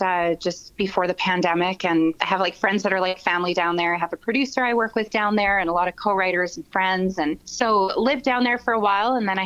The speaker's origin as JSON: {"language": "English", "country": "Canada", "said": "the whole being a Canadian wasn't a factor"}